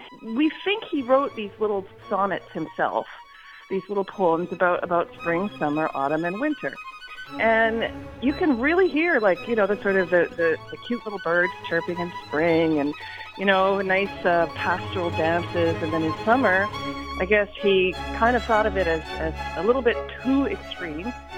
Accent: Canada; now in New York City, United States; And I'm originally Canadian. I'm now based in New York City.

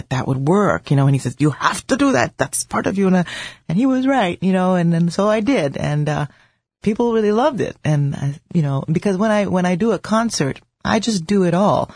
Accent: San Rafael, California, United States; A small town called San Rafael. It's San Rafael, they call it there. Yeah. It's about 20 minutes north of San Francisco.

